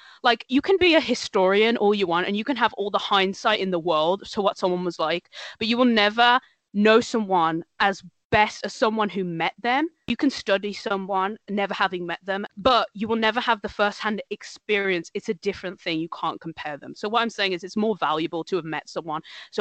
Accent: United Kingdom; I say cinema. I'm British, you know.

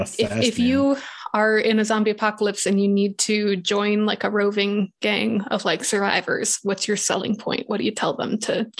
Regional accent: Michigan, United States; Because I have done some shooting of guns recreationally. Right. I am from Michigan.

